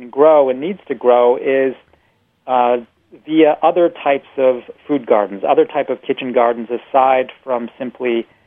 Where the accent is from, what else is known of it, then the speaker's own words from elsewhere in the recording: Scarborough, Maine, United States; In my hometown of Scarborough, Maine, we actually have those regulations already in place.